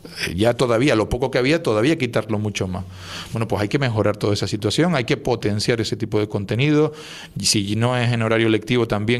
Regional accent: Canary Islands, Spain; lo que me hizo a mí sentirme más canario y que me gustara defender las cosas de mi tierra

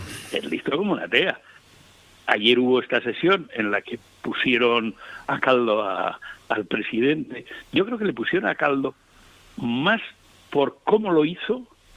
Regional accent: Canary Islands, Spain; si alguien pues está muy al corriente del asunto de los saharauis, pues somos los canarios, ¿no?

